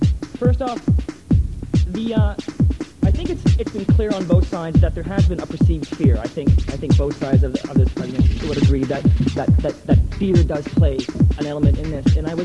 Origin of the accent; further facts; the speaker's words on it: Victoria, British Columbia, Canada; I'm born and raised in Victoria, and I've seen a real growth here.